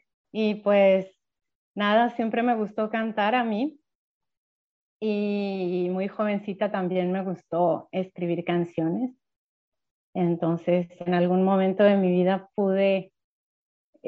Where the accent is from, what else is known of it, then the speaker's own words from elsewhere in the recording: Chihuahua, Mexico; Soy originaria de Chihuahua, Chihuahua. Vengo de una familia de músicos